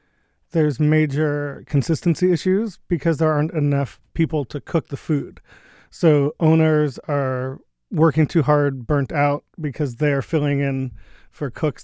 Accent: United States; I grew up eating pizza all the time, and when I moved away from the New York, New Jersey area, I hadn't realized how much I would miss eating pizza all the time

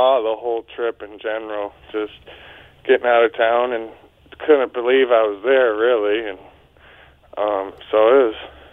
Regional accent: Texas, United States; also born or lived in Sioux Falls; now in Pollock, United States; I grew up in Texas, but I was born in Sioux Falls and been living in Pollock for a couple of years now.

